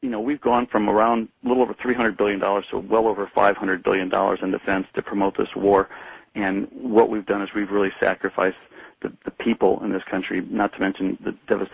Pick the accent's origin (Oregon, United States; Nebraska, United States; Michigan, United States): Michigan, United States; Flint; also born or lived in California; starting in Flint, Michigan, in my hometown. I left California to come out there and help Dale Kildee